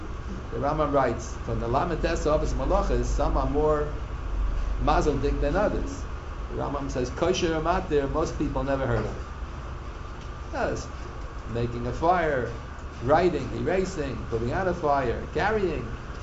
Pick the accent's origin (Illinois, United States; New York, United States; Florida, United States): New York, United States; Bronx; There are baby carriages years ago when I was growing up in the Bronx.